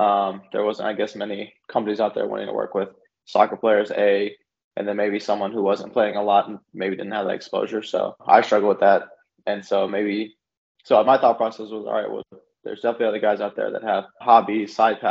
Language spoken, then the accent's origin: English; Texas, United States; Yeah, so I was born in Texas in the U.S.